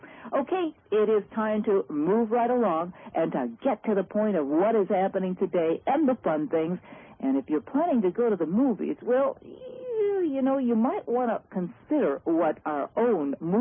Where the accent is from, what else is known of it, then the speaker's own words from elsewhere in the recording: Midwest, United States; I love the old-fashioned dirt track, et cetera, because that's how I grew up back in the Midwest.